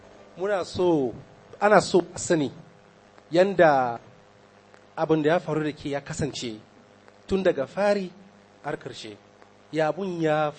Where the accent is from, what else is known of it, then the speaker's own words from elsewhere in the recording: Gulak, Adamawa, Nigeria; I am from Madagali local government, Gulak, precisely. Gulak is the local government headquarters of Madagali local government.